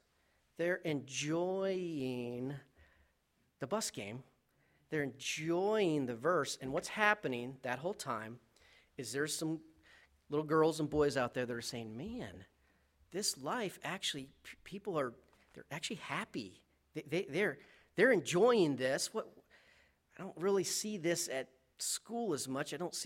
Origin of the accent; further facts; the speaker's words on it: Alaska, United States; It's like, I'm from Alaska, we're the last frontier.